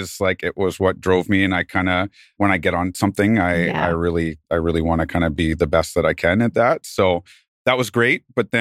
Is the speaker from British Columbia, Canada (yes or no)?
yes; Cassiar, British Columbia, Canada; also born or lived in North Vancouver; So I was born at Lionsgate Hospital in North Van, and then I think when I was like 6 weeks old, I went up to this mining town on like the BC Yukon border called Cassiar.